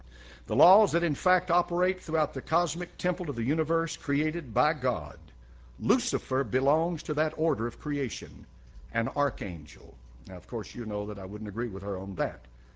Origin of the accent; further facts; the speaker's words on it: United States; When I say we, I'm speaking collectively as an American, not as a Christian.